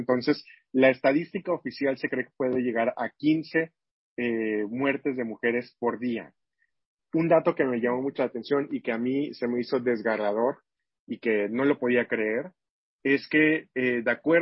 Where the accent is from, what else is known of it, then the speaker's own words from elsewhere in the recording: Mexico; qué clase de sociedad somos como mexicanos